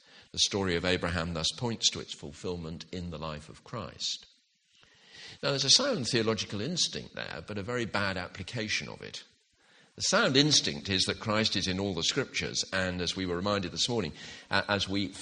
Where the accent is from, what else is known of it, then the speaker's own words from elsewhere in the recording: England, United Kingdom; When I grew up in England in the 50s and 60s